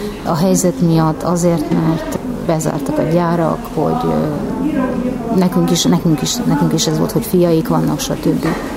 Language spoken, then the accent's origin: Hungarian; Zakarpattia Oblast, Ukraine; Azelőtt is azért küzdöttünk, hogy mi ott magyarok vagyunk, oda születtünk, ott maradjunk, nem menjünk